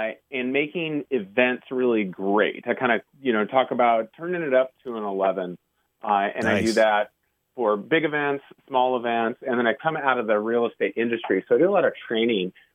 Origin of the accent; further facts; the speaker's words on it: Pacific Northwest, United States; you know me, I'm from the Northwest. I love the outdoors.